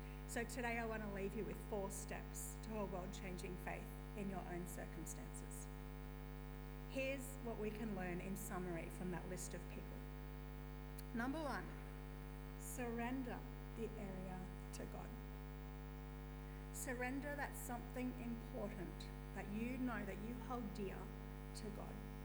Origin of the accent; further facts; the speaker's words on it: Darwin, Northern Territory, Australia; I grew up in Darwin. It's quite a common thing in Darwin.